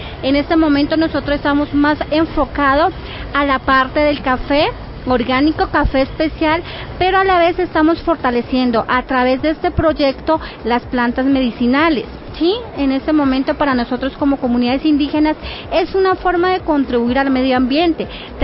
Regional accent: Páez, Cauca, Colombia; Yo soy de una comunidad indígena del Cauca, del departamento del Cauca, municipio de Páez, del pueblo Nasa.

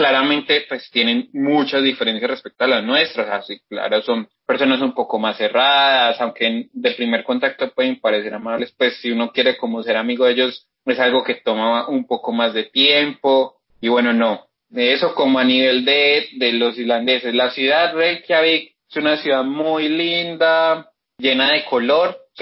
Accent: Colombia

